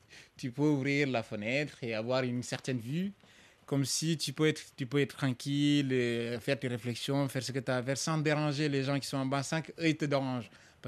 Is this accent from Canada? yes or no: no; Senegal; moved away as an adult; now in Belgium; J'ai 29 ans. Je viens du Sénégal, je suis d'origine sénégalaise. Je suis arrivé en Belgique en 2018.